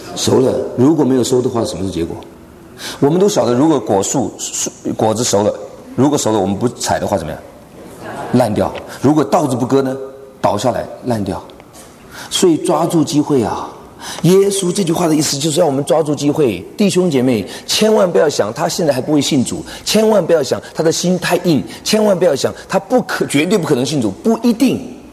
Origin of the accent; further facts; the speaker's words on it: China; 哎，我们中国人讲话有时候很奇怪，有没有？